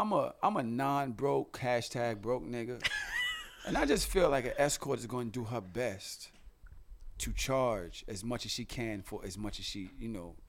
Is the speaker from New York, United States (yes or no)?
yes; Brooklyn, New York, United States; You know I'm from Brooklyn, right?